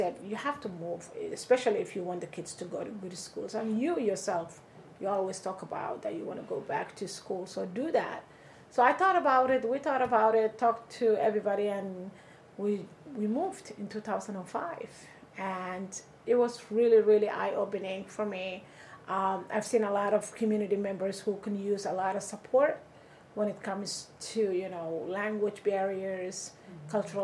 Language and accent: English; Somalia; English is a second language; now in Maine, United States; I am originally from Somalia, East Africa. I came to Maine in 2005, and I lived in Lewiston at that time.